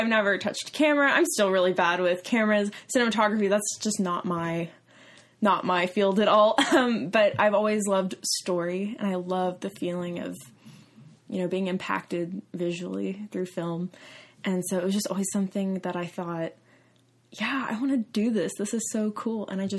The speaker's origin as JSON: {"language": "English", "region": "Oklahoma", "country": "United States", "said": "I feel like, because I'm originally from Oklahoma, and I feel like I've always had an interest in, like, storytelling."}